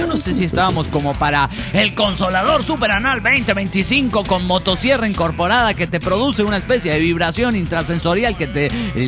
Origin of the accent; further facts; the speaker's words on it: Salta, Argentina; Soy la tan fiera soy de Salta, Argentina.